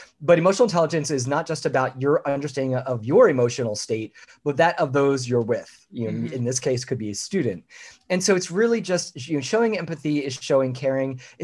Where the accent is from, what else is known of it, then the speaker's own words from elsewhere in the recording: Philadelphia, Pennsylvania, United States; also born or lived in Central Florida; I'm from the Philadelphia area. Of course, my family grew up with used guys and all that good stuff. I lived in Central Florida for just about 25 years.